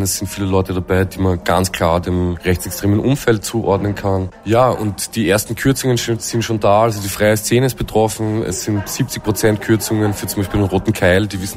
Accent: Graz, Styria, Austria; also born or lived in Vienna; ich bin sehr, sehr gern aufgewachsen in Graz und ich bin auch in der Pandemie wieder hergezogen, das erste Mal nach 10 Jahren, 15 Jahren Wien und herumstreunen in der Welt, bin ich 2021 in der Pandemie wieder hierher zurückgezogen

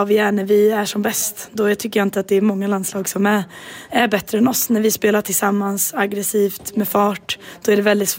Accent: Stockholm, Stockholm County, Sweden; Det känns otroligt kul. Det är ju min hemstad.

